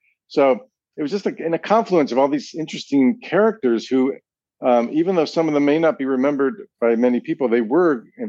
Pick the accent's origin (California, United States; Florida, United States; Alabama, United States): Florida, United States; Miami; I was a 9-year-old kid in Miami, growing up in Miami in 1972.